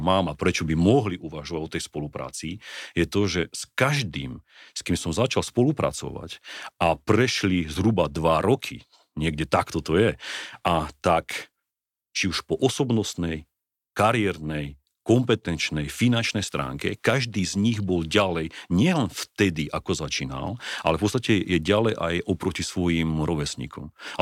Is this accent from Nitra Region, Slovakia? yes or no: no; Kežmarok, Prešov Region, Slovakia; ja som vyrastal pod Belianskými Tatrami, no. Potom sme vyrastali v Kešmarku. Strednú školu som mal v Banskej Bystrici